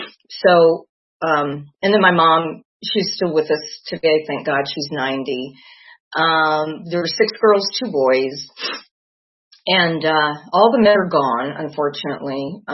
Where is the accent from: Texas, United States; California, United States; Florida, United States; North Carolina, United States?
California, United States; Barstow; born there; I am one of 8 kids, and I was born in Barstow, California. And we moved around a lot.